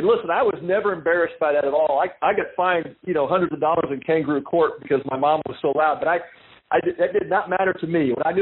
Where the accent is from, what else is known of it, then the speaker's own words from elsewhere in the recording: Texas, United States; I was raised in Texas. So, you know, I've always thought, you know, Catholics were Catholics, Jews were Jews, and most Texans were Baptists.